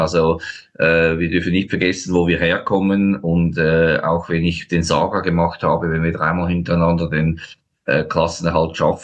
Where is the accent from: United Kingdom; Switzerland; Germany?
Switzerland; in der Schweiz, wo ich herkomme